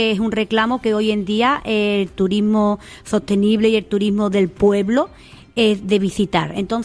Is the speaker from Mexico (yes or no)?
no; El Saucejo, Andalusia, Spain; para pernoctar en el Saucejo, mi pueblo no tiene nada.